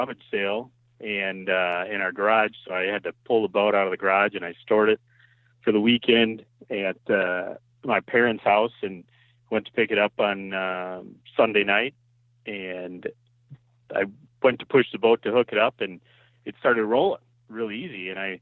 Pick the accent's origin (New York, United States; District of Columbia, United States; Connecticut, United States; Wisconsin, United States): Wisconsin, United States; Yeah, so I'm from South Central Wisconsin. I live in Stoughton, Wisconsin.